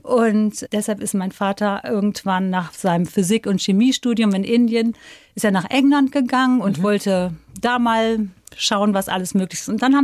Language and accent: German; Bonn, North Rhine-Westphalia, Germany; ich komme ja aus Bonn, ne?